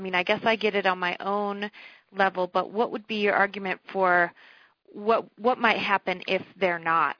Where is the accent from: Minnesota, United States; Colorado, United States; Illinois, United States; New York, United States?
Colorado, United States; I come from Colorado